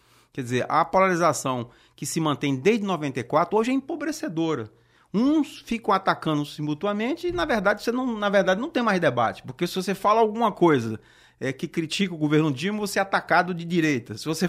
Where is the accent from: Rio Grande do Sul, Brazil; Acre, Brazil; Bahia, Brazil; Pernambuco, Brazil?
Pernambuco, Brazil; now in Rio de Janeiro, Brazil; eu estou há 22 anos no Rio de Janeiro, mas sou de Pernambuco e vou lá mensalmente, porque eu tenho a minha família lá